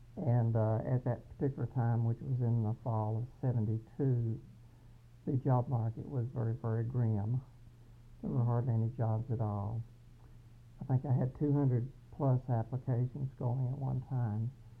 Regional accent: Somerset, Kentucky, United States; Okay, I'm from Somerset, Kentucky.

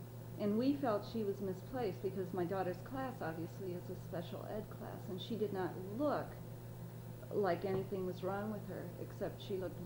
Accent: Japan; moved away as an adult; now in United States; I had been born and raised in Japan. My father was a missionary, and I spent the first 18 years of my life there.

